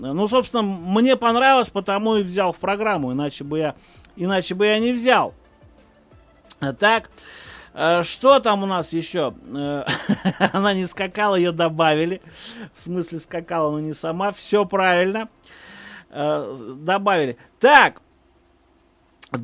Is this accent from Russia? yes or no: no; Odesa, Odesa Oblast, Ukraine; а откуда ты? Я из Одессы.